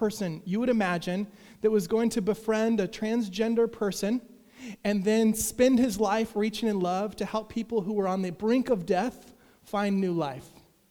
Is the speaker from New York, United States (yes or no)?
no; Texas, United States; I'm from Texas, so I can say that.